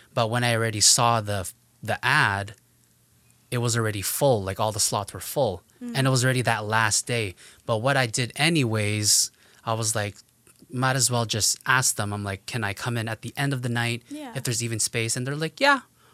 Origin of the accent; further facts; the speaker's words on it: Winnipeg, Manitoba, Canada; also born or lived in Vancouver; now in Ottawa, Canada; Winnipeg, but I was from Vancouver prior to moving to Ottawa.